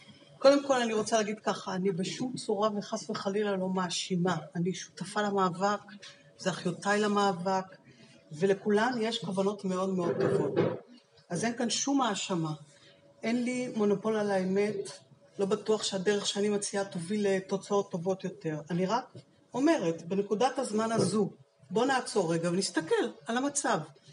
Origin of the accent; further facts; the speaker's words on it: Bnei Brak, Tel Aviv District, Israel; אני בתור ילדה בבני ברק גדלתי, כל שנות ילדותי ונערותי עברו עליה בבני ברק